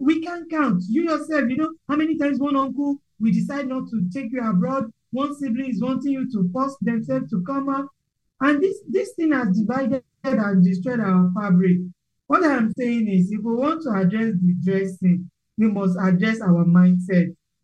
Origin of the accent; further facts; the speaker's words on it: Ibadan, Oyo, Nigeria; because I grew up in Ibadan